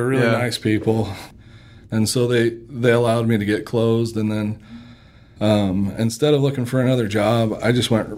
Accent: California, United States; also born or lived in Utah; I came home I'm from California. I came home off a mission, and my dad had remarried and basically said, here's, you're going to go live in Utah.

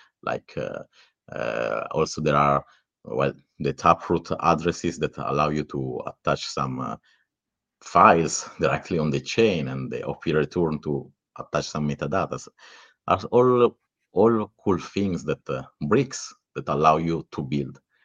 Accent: Italy; English is a second language; And yeah, so I grew up in Italy. Maybe you can tell it by my accent, my English accent.

